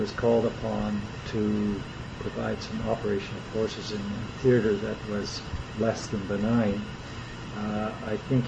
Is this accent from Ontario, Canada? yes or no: no; Prince Albert, Saskatchewan, Canada; born there; I was born in Prince Albert, Saskatchewan, 6th of October, 1940